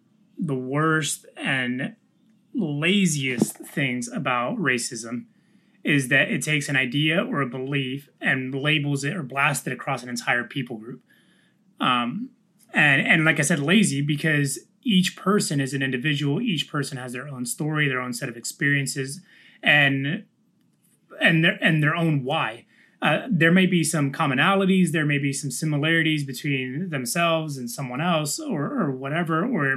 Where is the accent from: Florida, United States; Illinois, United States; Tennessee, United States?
Florida, United States; Daytona Beach; also born or lived in New York / Jacksonville; I grew up in Daytona Beach, where I was born in New York, moved to Daytona Beach in middle school, high school. And then lived in college, lived in Jacksonville, Florida, which is also like another beach city.